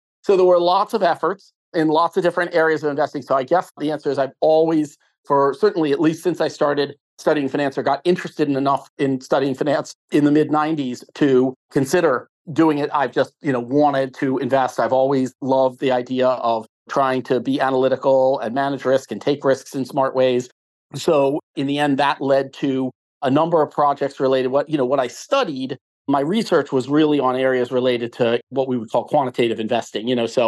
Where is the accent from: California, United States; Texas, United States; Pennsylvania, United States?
Pennsylvania, United States; Philadelphia; I grew up in Philadelphia, and I was really interested in math when I was a kid.